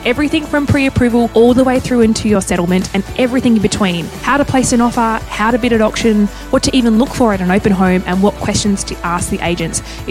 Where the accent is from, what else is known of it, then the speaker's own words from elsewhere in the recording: Hobart, Tasmania, Australia; I will duck my head into Hobart, my hometown, and Melbourne